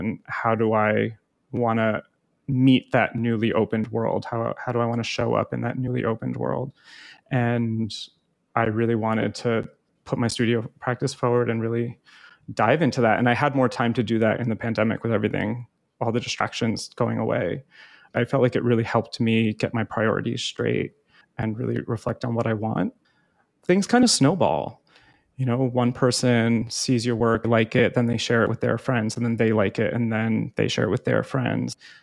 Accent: New Jersey, United States; Well, I grew up in North Jersey. So when I finished graduate school, I went back and lived home for a year, but I needed a studio so that I could keep working.

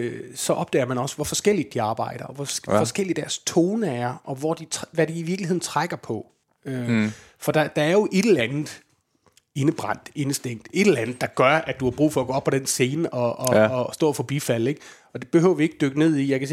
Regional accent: West Jutland, Denmark; Altså, jeg er fra Vestjylland, og han er fra Falster, ikke?

